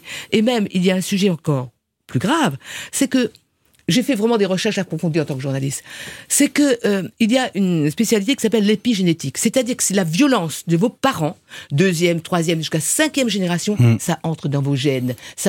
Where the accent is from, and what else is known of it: Réunion